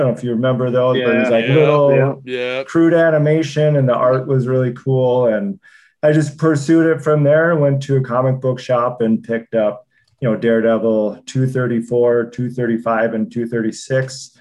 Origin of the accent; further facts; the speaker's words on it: Minnesota, United States; I'm a, you know, suburban kid growing up in Minnesota.